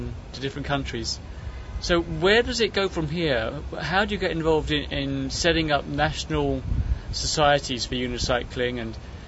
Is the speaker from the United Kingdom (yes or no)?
yes; England, United Kingdom; I'm actually English, but I've travelled from Singapore to be here.